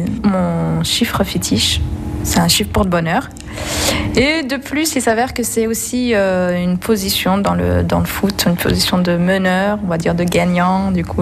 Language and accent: French; Algeria; now in Saint-Étienne, France; Je suis stéphanoise de cœur, mais je suis en réalité née en Algérie, j'ai grandi en Algérie. Mais ça fait quand même 18 ans que je suis à Saint-Étienne, donc on peut dire que je suis une vraie stéphanoise.